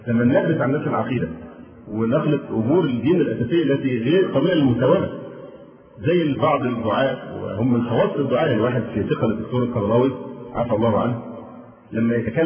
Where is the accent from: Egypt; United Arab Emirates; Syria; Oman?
Egypt; ينفع عندنا في مصر اللعب بهذه الورقة،